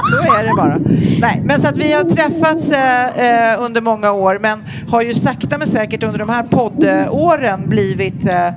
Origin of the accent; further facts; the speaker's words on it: Lidingö, Stockholm County, Sweden; also born or lived in Enskede / Tumba; Jag bodde i Enskede och i Tumba. Så att jag har flyttat runt. Men mycket Lidingö och gått i alla möjliga skolor här. Vart lite i stan.